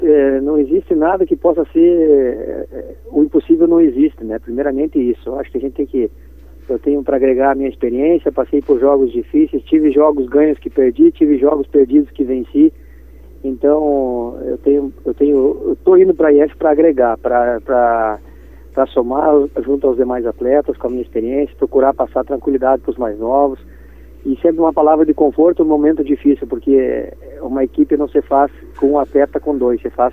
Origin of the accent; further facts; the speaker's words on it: Santa Rosa, Rio Grande do Sul, Brazil; tomamos essa decisão juntos de voltar para Santa Rosa, minha cidade natal.